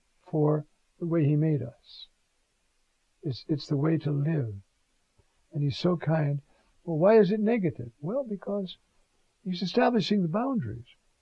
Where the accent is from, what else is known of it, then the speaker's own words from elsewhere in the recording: New York, United States; I realize I'm a New Yorker, and we talk to everybody. That's the way we are.